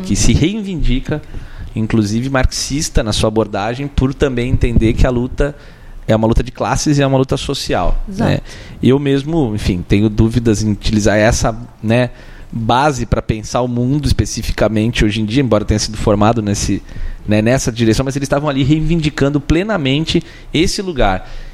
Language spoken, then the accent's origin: Portuguese; Jundiaí, São Paulo, Brazil; que eu cresci num prédio lá em Jundiaí